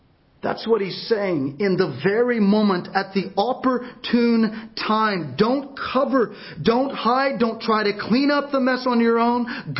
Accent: Texas, United States; I'm from Texas. I've ridden horses. I know a little bit about them.

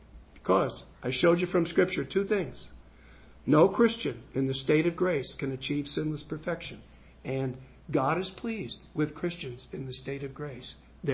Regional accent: New Jersey, United States; moved away as an adult; now in Midwest, United States; I was more obnoxious when I was just from New Jersey. Being in the Midwest for 25 years has kind of made me adapt my sense of humor

